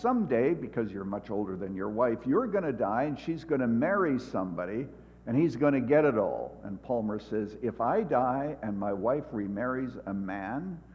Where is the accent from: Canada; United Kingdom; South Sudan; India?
Canada; now in United States; I came to America from Canada and became a Cub fan